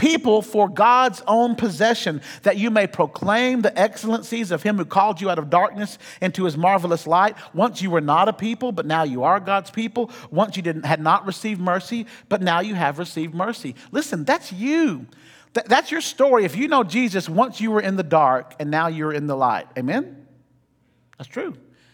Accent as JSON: {"language": "English", "country": "United States", "said": "Secondly, we are not European. We are American, right? So we don't have royal family."}